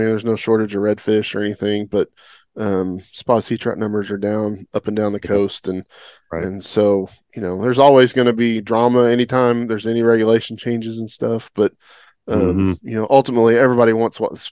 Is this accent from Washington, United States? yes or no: no; Oklahoma, United States; You know, growing up in Oklahoma, I was never exposed to any of that.